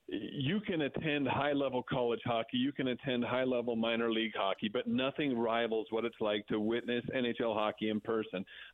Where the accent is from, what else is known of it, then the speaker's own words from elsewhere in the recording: Utah, United States; the people that I grew up with in Utah get to experience it now, that the fans that I grew up here in Utah with, they get to experience